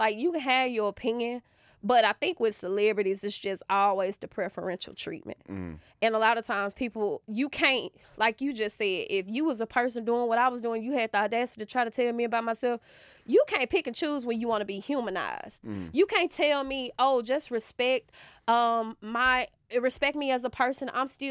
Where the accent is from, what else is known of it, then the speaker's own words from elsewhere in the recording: Mississippi, United States; I'm from the country. I'm from the Delta.